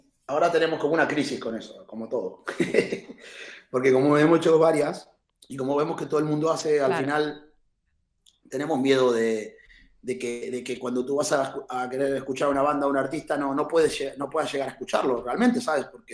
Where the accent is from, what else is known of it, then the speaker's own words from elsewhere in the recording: Argentina; yo soy de Argentina